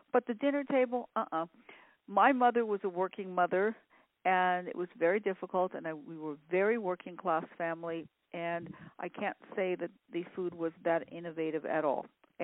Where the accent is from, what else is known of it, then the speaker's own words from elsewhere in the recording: New York City, New York, United States; now in Los Angeles, United States; I was born in the Bronx, and I lived in Queens.